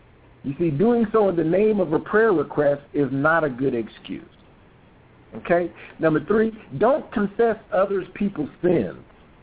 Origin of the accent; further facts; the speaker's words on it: England, United Kingdom; now in United States; me and my sister, we were raised in England, and being in different races